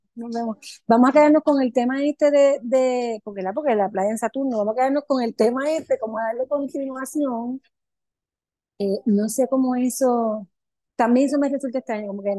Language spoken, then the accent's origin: Spanish; Puerto Rico; con lo que somos nosotros los puertorriqueños